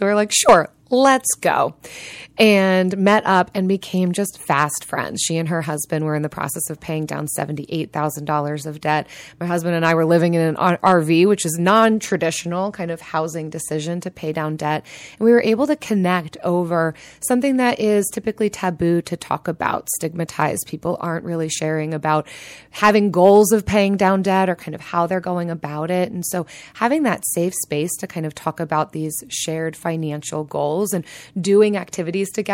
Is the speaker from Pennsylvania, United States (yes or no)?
yes; Philadelphia, Pennsylvania, United States; We're originally from the Philadelphia area.